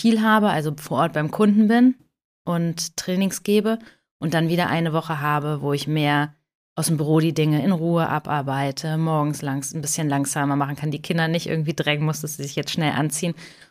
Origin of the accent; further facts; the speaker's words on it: Kassel, Hesse, Germany; also born or lived in Northern Germany; ich bin dieses Jahr 40 geworden, also ich habe mich genullt. Ich weiß noch nicht so ganz, wie ich das finden soll. Ich komme ursprünglich aus Kassel, war dann viel unterwegs im Norden Deutschlands, habe im Ausland gelebt und bin aber jetzt vor 2 Jahren wieder zurückgekommen in meine Heimatstadt